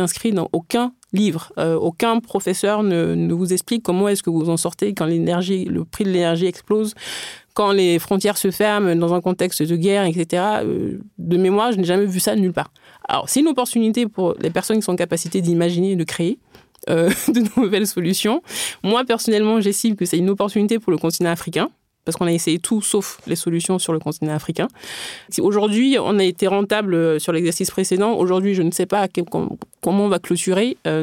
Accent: Benin; comme j'ai grandi au Bénin, j'ai eu cette culture de la perfection, viser la perfection constamment.

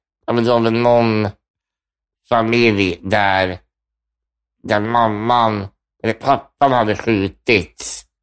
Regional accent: Sundsvall, Västernorrland County, Sweden; also born or lived in Stockholm; Det är jag. Jag flyttade till Sundsvall när jag var typ 4 år gammal.

